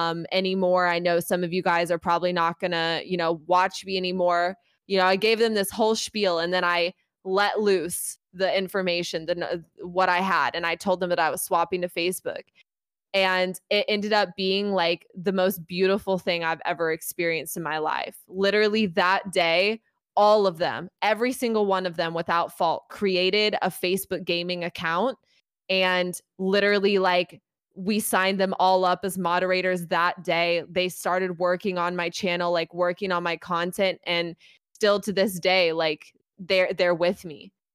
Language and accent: English; Midwest, United States; you know, I grew up in the Midwest. I'm not used to this. I don't feel safe.